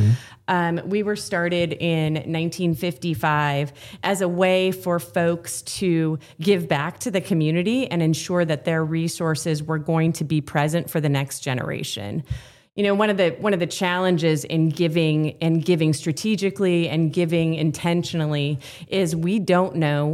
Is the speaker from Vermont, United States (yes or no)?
no; Omaha, Nebraska, United States; now in Lincoln, United States; Lincoln has been my home now for about 25 years. Prior to that, I was born and raised in Omaha. My 95-year-old mother continues to live in the small home in eastern Omaha that I grew up in.